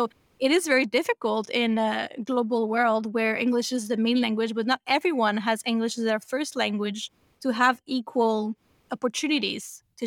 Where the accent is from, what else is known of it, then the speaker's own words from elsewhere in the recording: Quebec, Canada; accent: Quebec French; French language, for example, I'm French Canadian, so mm-hmm. my French is from Quebec, which, yeah. you know, for people from France, they will hear my accent